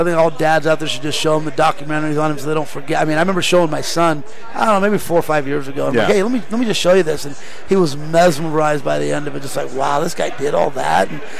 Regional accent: California, United States; Yeah, I grew up in the Bay Area.

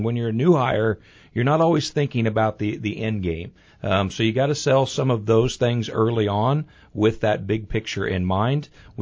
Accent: Illinois, United States; I grew up in Illinois, so I would be an example of that.

